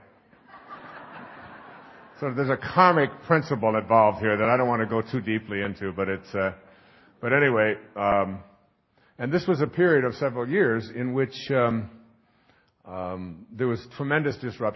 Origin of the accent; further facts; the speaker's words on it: Michigan, United States; Well, I grew up in Michigan and they come up and they're yellow